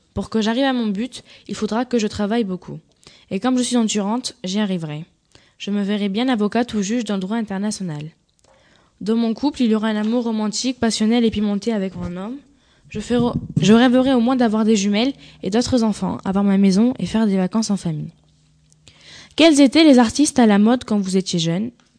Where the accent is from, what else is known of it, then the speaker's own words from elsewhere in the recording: Bordeaux, Nouvelle-Aquitaine, France; born there; j'ai 13 ans, je suis née à Bordeaux, je vis à Senon-Palmer.